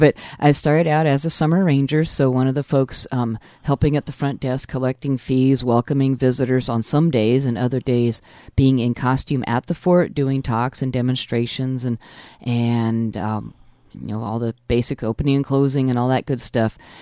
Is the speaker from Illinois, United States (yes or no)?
no; Oregon, United States; I grew up in Oregon in the Willamette Valley and have always enjoyed history